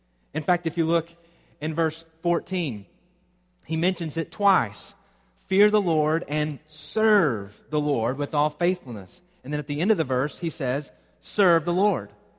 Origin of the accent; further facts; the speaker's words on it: Arkansas, United States; I am an Arkansas Razorback fan because I grew up in Arkansas and just kind of gets in your blood